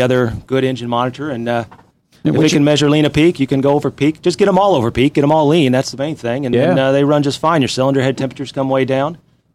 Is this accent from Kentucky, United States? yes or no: yes; Elkton, Kentucky, United States; I'm from Elkton, Kentucky. So up here from Kentucky.